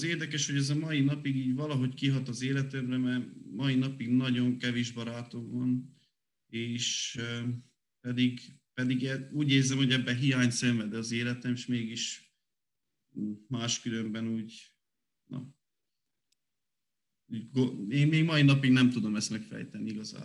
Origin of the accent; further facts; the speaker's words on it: Gheorgheni, Harghita, Romania; 1993. február 2-án születtem Gyergyószentmiklóson. Két fiú és egy lánytestvérem van.